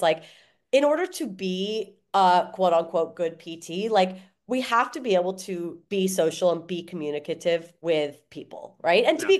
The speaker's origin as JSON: {"language": "English", "town": "Toronto", "region": "Ontario", "country": "Canada", "lives_now": "Jersey City, United States", "said": "I'm originally from Toronto"}